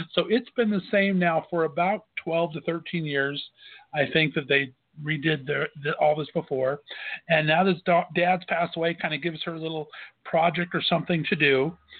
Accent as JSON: {"language": "English", "region": "California", "country": "United States", "said": "The whole reason I moved back here is, you know, I'm from California originally."}